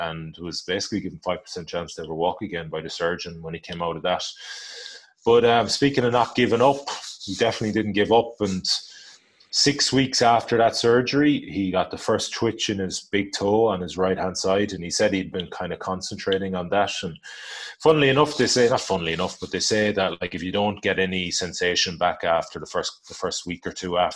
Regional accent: Galway, Connacht, Ireland; So we're both from Galway on the west coast of Ireland. So we want to row into our hometown.

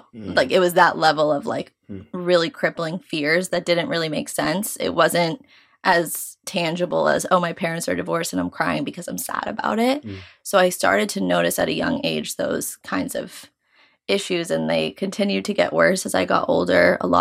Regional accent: New York, United States; for those of you who don't know, and I am 24. I'm from New York.

